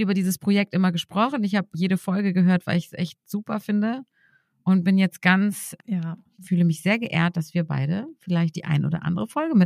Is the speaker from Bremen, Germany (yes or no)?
yes; Bremen, Germany; born there; ich bin gebürtige Bremerin, daher kennen wir uns auch